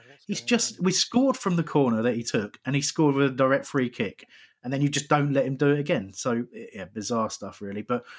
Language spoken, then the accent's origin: English; England, United Kingdom; But I am English.